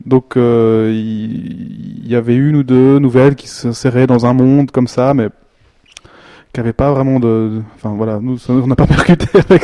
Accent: Switzerland; parce qu'on est suisse, puis on est bassement chauvin

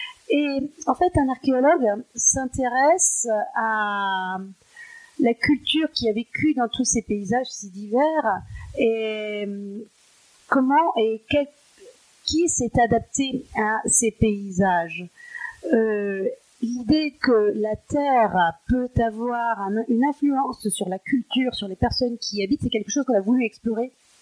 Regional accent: Winnipeg, Manitoba, Canada; moved away as an adult; also born or lived in Toronto; Alors en réalité, je suis née à Toronto. C'est à Winnipeg que j'ai grandi. Je suis restée là jusqu'au début de la vingtaine. Et puis après, je suis partie.

